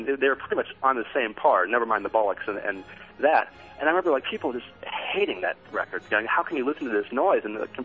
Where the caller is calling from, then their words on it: Providence, Rhode Island, United States; Providence, Rhode Island.